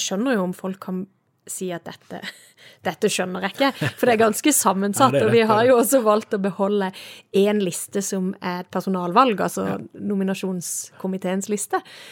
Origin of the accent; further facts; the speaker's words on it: Søgne, Agder, Norway; og jeg kommer jo fra Sørlandet, du sa det selv, jeg er fra Søgne, og har vokst opp med en sånn bedehus, bedehus og kirke hånd i hånd